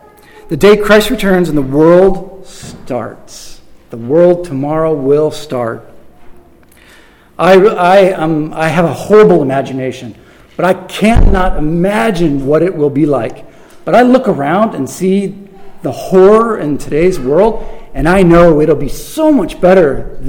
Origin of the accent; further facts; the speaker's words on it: Chicago, Illinois, United States; Although I come from Chicago, where I didn't mention the word prayer or blessed at work ever, ever.